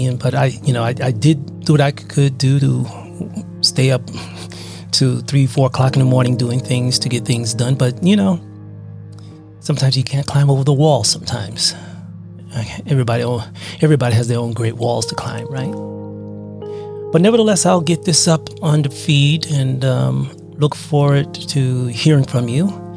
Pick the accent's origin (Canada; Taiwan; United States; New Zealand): Taiwan; Taipei, Taiwan Province; from Taipei, Taiwan.